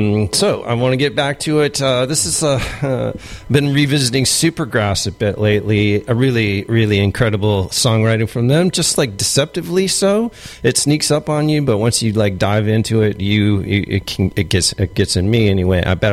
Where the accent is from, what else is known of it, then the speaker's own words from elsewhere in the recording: Pacific Northwest, United States; I am from the Pacific Northwest, but and I miss it dearly